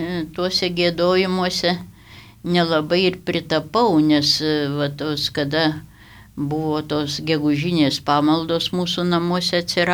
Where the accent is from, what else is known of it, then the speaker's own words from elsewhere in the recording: Aukštaitija, Lithuania; nors aš esu aukštaitė